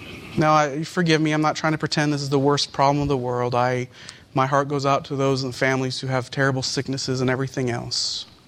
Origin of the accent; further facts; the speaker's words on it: Philippines; In the Philippines, I went there when I was 3 years old, for those who don't know me. And that's where I grew up.